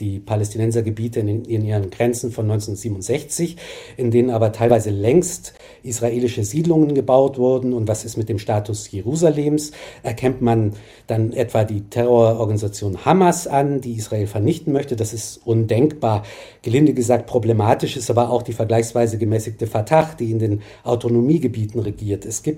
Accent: Germany; ob ich als Deutscher überhaupt in der Position bin, in diesem Konflikt kluge Ratschläge zu erteilen

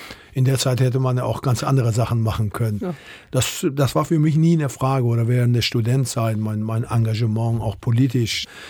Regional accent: North Rhine-Westphalia, Germany; ich bin ja im Westfälischen groß geworden, auf dem Land, die Nachkriegsgeneration.

